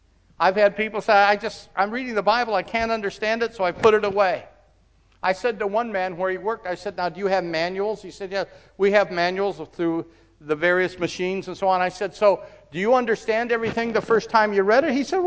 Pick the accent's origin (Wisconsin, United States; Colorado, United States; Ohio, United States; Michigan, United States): Michigan, United States; Detroit; I said, where are you from? He said, from Detroit area. I said, me too.